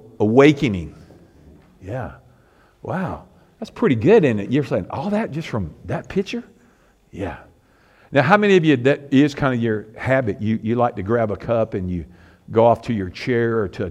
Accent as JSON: {"language": "English", "region": "the South", "country": "United States", "said": "What do we do, Zach? If we're from the South, what do we do?"}